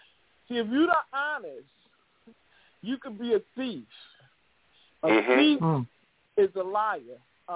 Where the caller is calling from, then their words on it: Chicago, Illinois, United States; I'm calling from Chicago, Illinois.